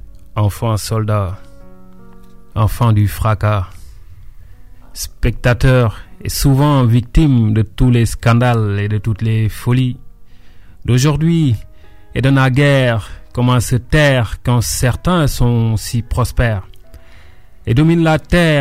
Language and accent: French; Dakar, Senegal; suis de Anne. Anne, c'est un village de Anne Belair qui est à Dakar. Donc c'est un village à côté de la mer où la principale activité c'est la pêche.